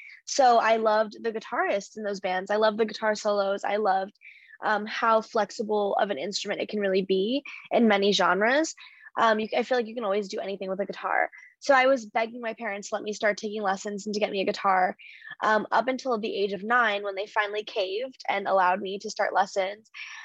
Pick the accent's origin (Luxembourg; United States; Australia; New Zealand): United States; I'm an American pop singer, songwriter, and producer.